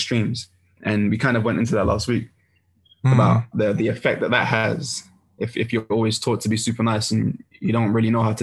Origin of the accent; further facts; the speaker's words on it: London, United Kingdom; especially as black boys growing up in London.